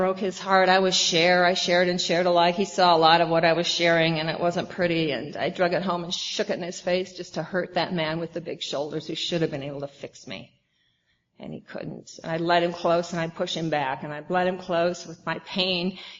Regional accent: Iowa, United States; accent: Midwest; I was from Wisconsin because they had cheese. You know, it felt more dignified when I was out in the world with my Midwest accent. You know, I couldn't fool them, but Iowa had pigs and corn, and that's how I felt.

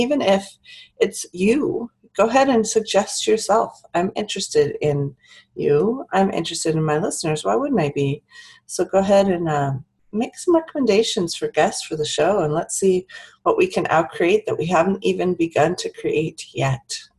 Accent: Palo Alto, California, United States; Gosh, growing up in Palo Alto, they put me in the very best schools.

